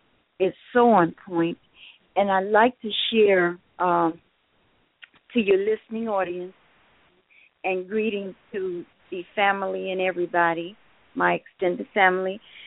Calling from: Gila Reservation, Arizona, United States; I'm calling from the Gila Reservation in Arizona at the moment.

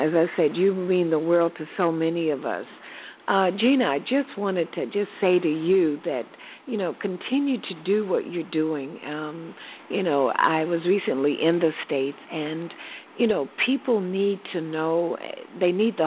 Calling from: Accra, Greater Accra, Ghana; I'm calling from Accra, Ghana.

